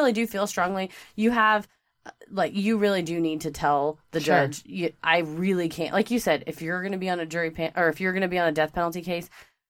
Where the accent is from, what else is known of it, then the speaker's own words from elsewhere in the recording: Texas, United States; And it's because we're from Texas.